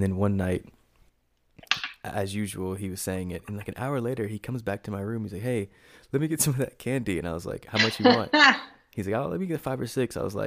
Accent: Durham, North Carolina, United States; I grew up in Durham.

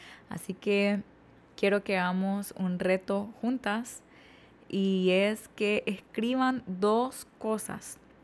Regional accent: Honduras; hondureña, 26 años

